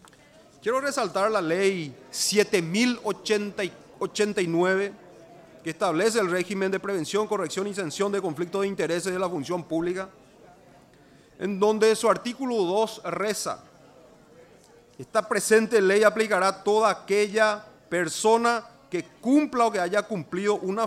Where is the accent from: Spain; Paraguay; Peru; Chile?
Paraguay; vamos a salir de la pobreza como ciudadanos paraguayos